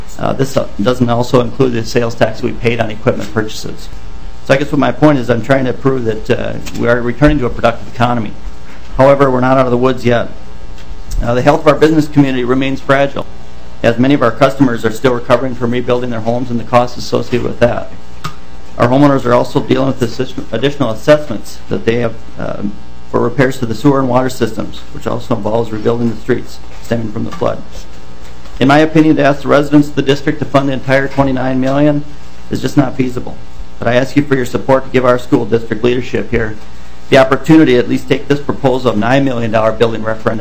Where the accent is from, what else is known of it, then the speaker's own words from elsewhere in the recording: Rushford, Minnesota, United States; I was born and raised in Rushford, graduated from Rushford High School